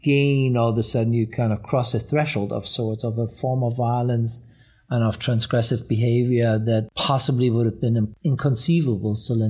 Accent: Hamburg, Germany; I know from my hometown in Hamburg, in the morning, they're marched out to the places where they work

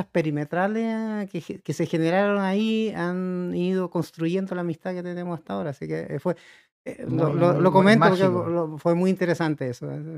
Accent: Paso Bolsón, Los Lagos, Chile; somos cinco todavía, y nos criamos en Paso Bolsón, que está, bueno, específicamente en Lago Las Rocas. Mis padres tenían un campo, eso está de Llanada Grande, está Río Pueblo, Llanada Grande, está en el límite fronterizo. Nosotros vivíamos a 2 horas de Lito.

